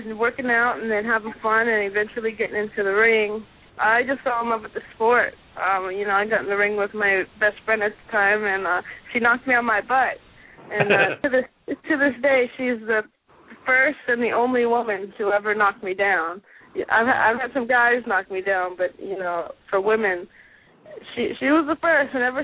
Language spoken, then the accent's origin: English; Chico, California, United States; I grew up in Chico, California, which, you know, is this real small town.